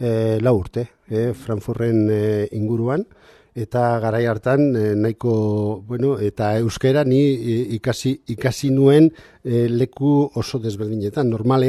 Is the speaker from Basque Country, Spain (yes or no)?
no; Sangüesa, Navarre, Spain; Ni Zangoatzakoa naiz. Badakizu, Leire Monasterio ondoan, edo Javier Gaztelu ondoan, Zangoatza.